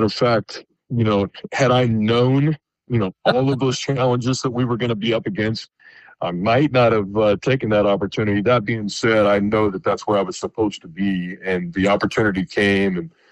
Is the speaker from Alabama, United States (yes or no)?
no; Kansas, United States; So we've been in Nebraska a lot, and you know, we're from Kansas, and Neumann University is actually in Wichita, Kansas